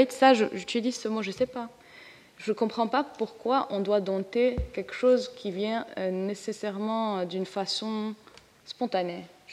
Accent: Lebanon; Un peu là, je rentre au Liban, un mois, trop bien, je vais avoir mon accent.

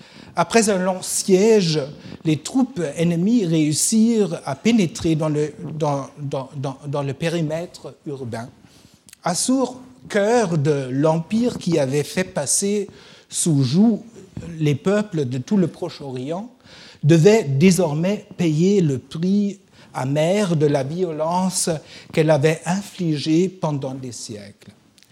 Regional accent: Germany; French is a second language; tout ce que j'ai fait après chez nous en Allemagne est beaucoup inspiré par ça

